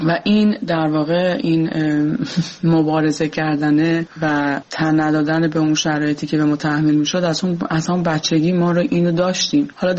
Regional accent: Iran; now in France; به محض اینکه ما از ایران اومدیم به کشور فرانسه

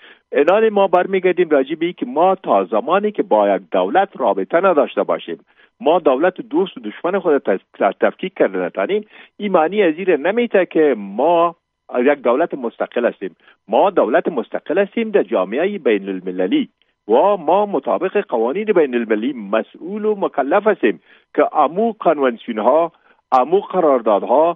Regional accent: Afghanistan; ما افغان هستیم

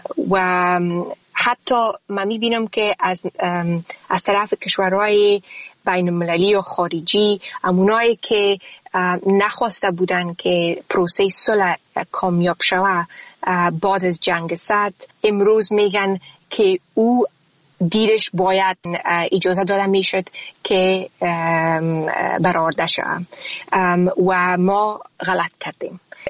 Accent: Afghanistan

